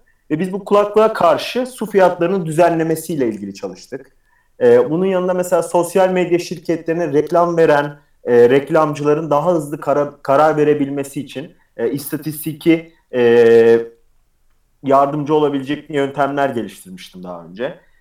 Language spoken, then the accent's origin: Turkish; Uşak, Turkey; Ben aslında Uşaklıyım. Ankara ile İzmir'in ortasında küçük bir şehir. Küçük olmasına rağmen bayağı trafik problemi yaşayan bir yer. Ondan sonra Robert Kolej'de bulundum 5 sene. Robert Kolej'den sonra Princeton Üniversitesi'ne geldim Amerika'da.